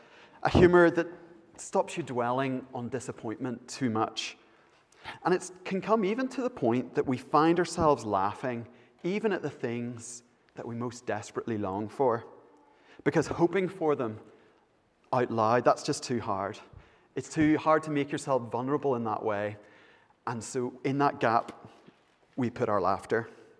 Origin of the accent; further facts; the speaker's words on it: Ireland; Being Irish means I come culturally pre-programmed with a great survival strategy.